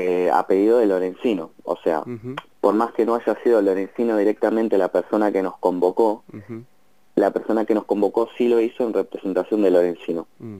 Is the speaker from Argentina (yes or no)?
yes; La Plata, Buenos Aires Province, Argentina; Yo soy de acá de La Plata